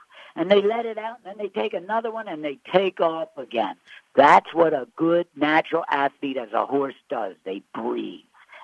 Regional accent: Mount Holly, New Jersey, United States; born there; 1951, I was born in Mount Holly Hospital, New Jersey.

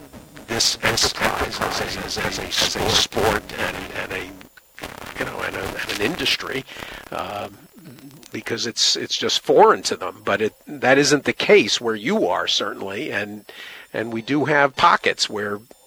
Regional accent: Connecticut, United States; even I, growing up in Connecticut, I had friends that kept that kept hunters and show ring horses, and I rode horses at summer camp

